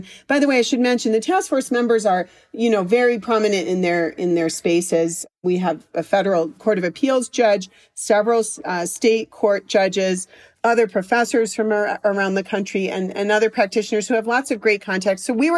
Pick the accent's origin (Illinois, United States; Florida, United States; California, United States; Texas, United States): Illinois, United States; Chicago; also born or lived in Washington, D.C.; And I lived in, I'm from Chicago, and then I lived in Washington, D.C. for many years